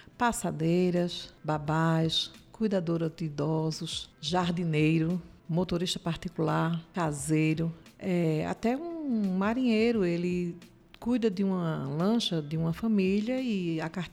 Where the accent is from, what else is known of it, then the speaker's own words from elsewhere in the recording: Recife, Pernambuco, Brazil; Sim, eu sou recifense, pernambucana, com muito orgulho. Aí eu costumo dizer que eu Sou uma nordestina arretada, né?